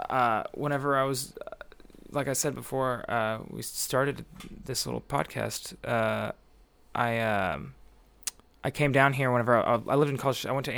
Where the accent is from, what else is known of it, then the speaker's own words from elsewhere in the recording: Arlington, Texas, United States; born there; also born or lived in College Station; I was born in Arlington, outside of Dallas.